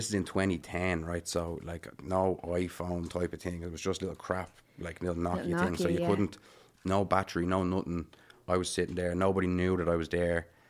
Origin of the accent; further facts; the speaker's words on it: Bray, County Wicklow, Ireland; also born or lived in Dublin; It depends who you're telling. If I'm telling someone that's not from Ireland, where are you from? I say Dublin.